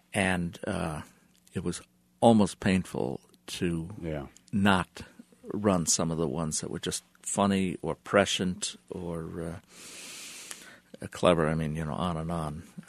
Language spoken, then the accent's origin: English; New York, United States; I grew up in the New York area, and cartoonists are the most generous people around